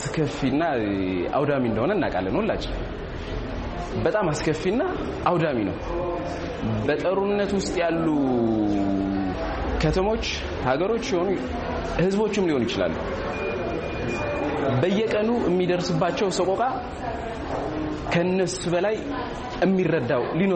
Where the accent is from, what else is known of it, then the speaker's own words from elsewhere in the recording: Tigray, Ethiopia; እኔ ከትግራይ ክልል ነው የመጣሁት።